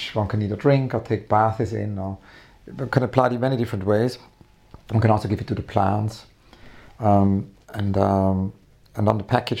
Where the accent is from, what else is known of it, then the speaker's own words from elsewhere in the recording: Weinfelden, Thurgau, Switzerland; also born or lived in Zurich; I was born in Zurich, and then just the first couple of days, and then my parents, you know, were actually in Weinfeld, and it's a small town.